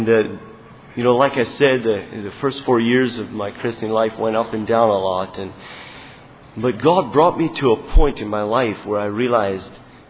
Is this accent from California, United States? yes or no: no; Tustin, Michigan, United States; I'm from Tustin, Michigan.